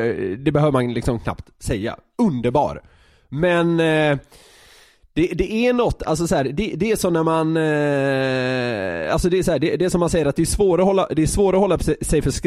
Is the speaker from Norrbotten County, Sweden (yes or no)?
no; Södermanland, Sweden; Ibland låter det som att vi är lite skånsk. Ja, det är för att jag är sörmlänning.